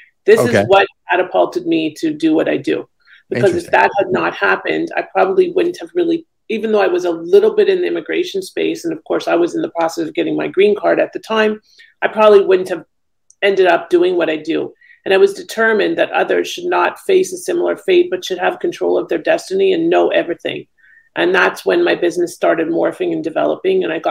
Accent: Thornhill, Ontario, Canada; moved away as an adult; also born or lived in Florida; now in United States; So I grew up in Thornhill, Ontario, and moved to the U.S. in 2001. Well, I moved here in the 90s, but then I moved back.

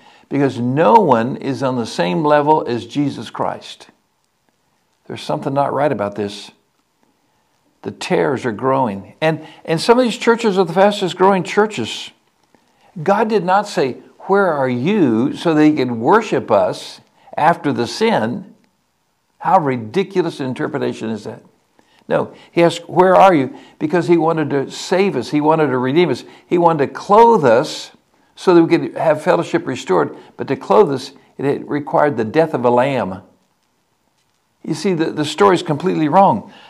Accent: United States; Well, I'm an American, but I love Israel.

